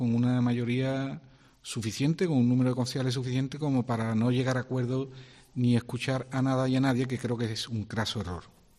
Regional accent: Dos Hermanas, Andalusia, Spain; Uno nació en este pueblo, vive en este pueblo, y espero también el día que desaparecer también de mi pueblo, del que me vio nacer. Y la gente de mi pueblo, de mi ciudad, de dos hermanas, es una gente extraordinaria

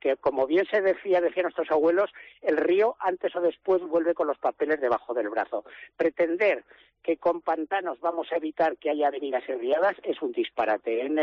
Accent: Artieda, Aragon, Spain; los que somos como de Artieda, que hemos visto como las huertas se inundaban

